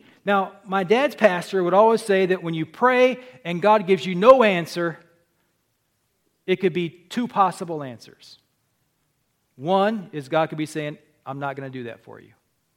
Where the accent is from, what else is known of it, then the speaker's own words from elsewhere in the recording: United States; I'm an American for crying out loud.